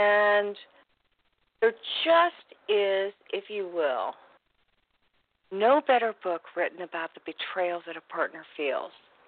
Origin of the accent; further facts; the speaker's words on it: Indianapolis, Indiana, United States; I'm from Indianapolis.